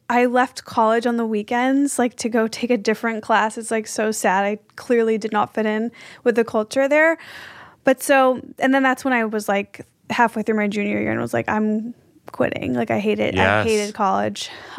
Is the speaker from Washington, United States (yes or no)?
no; Skokie, Illinois, United States; because I grew up in Skokie, suburb of Chicago.